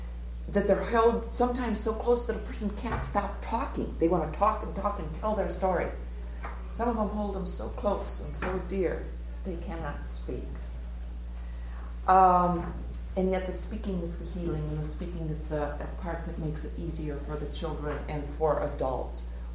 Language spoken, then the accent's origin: English; Pierre, South Dakota, United States; I come from Pierce, South Dakota. And I teach in a school in Pierce, South Dakota that is a boarding private school.